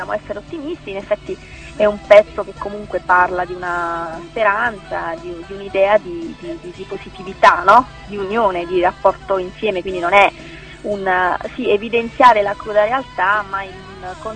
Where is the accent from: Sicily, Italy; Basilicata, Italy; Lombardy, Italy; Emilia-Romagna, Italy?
Basilicata, Italy; io sono originaria della Basilicata, e quindi eravamo un po' in giro per la Basilicata, Calabria, Puglia, un po' il sud Italia.